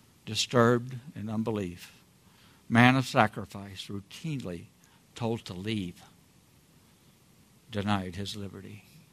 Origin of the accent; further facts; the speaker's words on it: the South, United States; I was raised in the South. I was a segregationist. Praise God. And I sang